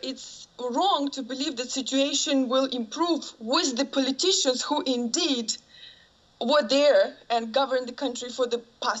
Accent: Ukraine; I grew up in Ukraine, and I've always seen the same faces on TV, in the news

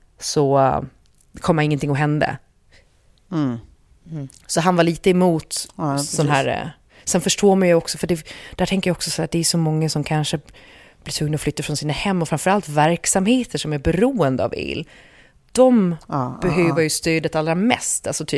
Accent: Gotland, Sweden; om jag som gotlänning

